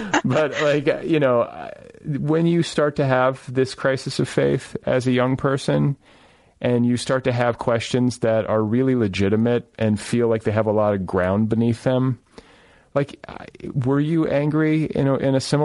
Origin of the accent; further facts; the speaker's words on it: Wisconsin, United States; My first best friend lost his, and then like that same week, my first best friend from growing up in Wisconsin lost his brother, and we had to go up for that funeral.